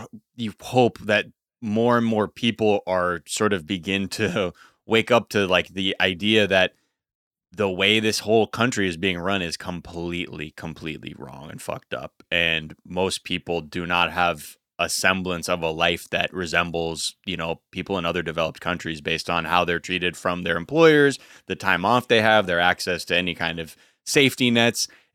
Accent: United States; That's actually what the overwhelming feeling of being an American is.

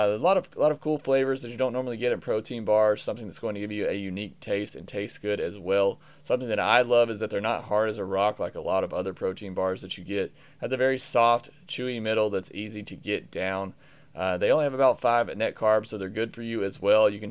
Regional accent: Birmingham, Alabama, United States; And then Biloxi had a crazy inning on Thursday against my hometown Birmingham Barons.

